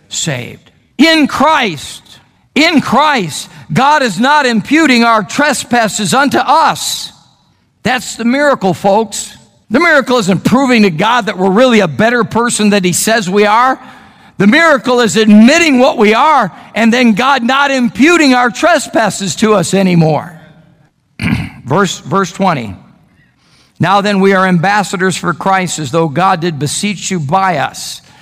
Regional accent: Chicago, Illinois, United States; But I remember growing up in the Chicago area, you could buy a brand new car.

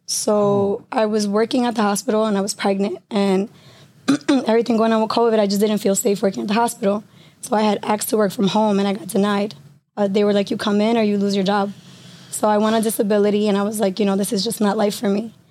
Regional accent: Queens, New York, United States; also born or lived in Brooklyn, United States; I was born in Brooklyn, and my mom and dad didn't really have a good relationship. So she felt it was best to move far away. So we ended up in Queens.

